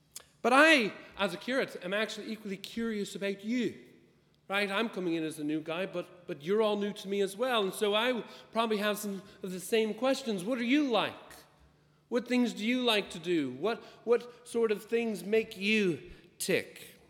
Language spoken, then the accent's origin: English; United States; I'm from America originally. Don't hold that against me.